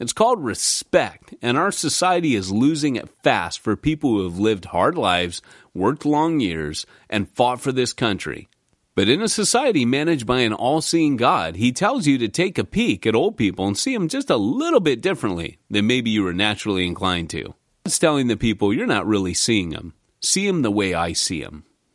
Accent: California, United States; I'm from Southern California

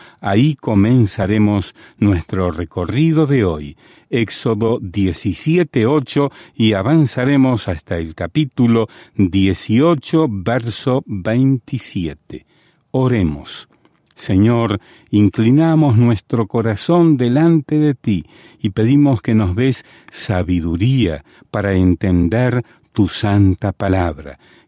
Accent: Dominican Republic; now in New York, United States; desde la República Dominicana. Yo soy dominicano.

